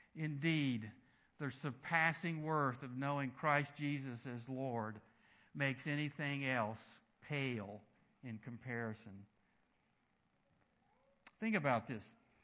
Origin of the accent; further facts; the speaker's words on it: North Carolina, United States; a basketball camp at Duke University, which is in Durham, North Carolina. That's my home state.